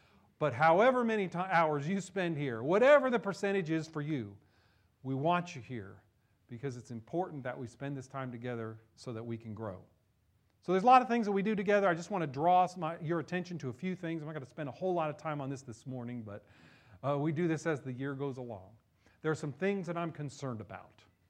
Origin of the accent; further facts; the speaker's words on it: New Jersey, United States; I grew up in New Jersey.